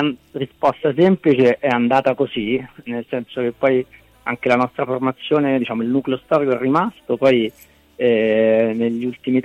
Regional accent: Rome, Lazio, Italy; now in Milan, Italy; sono di Roma e vivo a Milano da un bel po' di anni

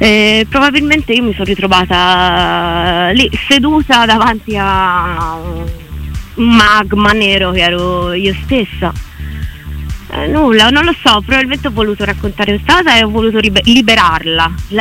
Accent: Orvieto, Umbria, Italy; now in Prato, Italy; sono nata a Orvieto, perché la mia mamma è di Orvieto. Sono cresciuta a Orvieto, poi sono venuta a Prato.

